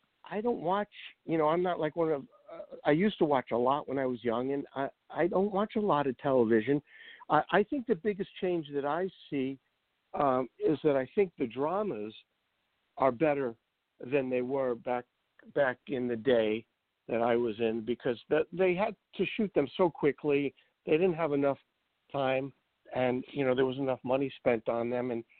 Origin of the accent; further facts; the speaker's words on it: Brooklyn, New York, United States; And I grew up in Brooklyn, and I was going to schools in Manhattan for singing, dancing, acting